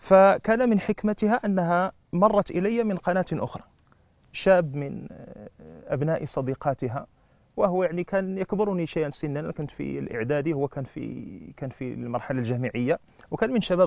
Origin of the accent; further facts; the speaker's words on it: Morocco; يعني أنا بالنسبة لنشأتي، المدن الكبرى كانت على خلاف القرى والمدن الصغيرة عندنا في المغرب